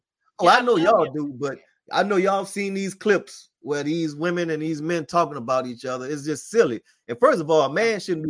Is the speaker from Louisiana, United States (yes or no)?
yes; New Orleans, Louisiana, United States; You know I'm from New Orleans, so I know about all that.